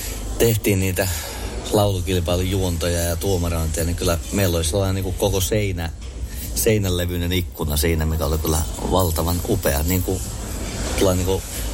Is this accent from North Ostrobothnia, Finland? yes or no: no; Kauhajoki, South Ostrobothnia, Finland; born there; now in Laihia, Finland; Kauhealta mä olen syntynyt ja asun Laihialla.